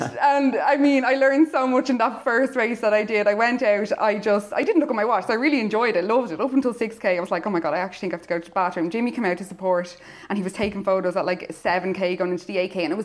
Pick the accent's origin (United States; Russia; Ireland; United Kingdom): Ireland; Dublin, Leinster; We grew up in Coolock Sandy area, and he was a fantastic runner for road race.